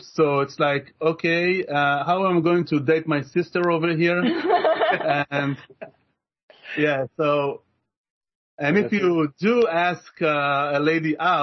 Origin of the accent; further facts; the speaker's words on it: Jerusalem, Jerusalem District, Israel; first language Hebrew; So... I'm an Israeli. I was born in Jerusalem. I grew up in Hebrew, modern Hebrew society. That's what I spoke.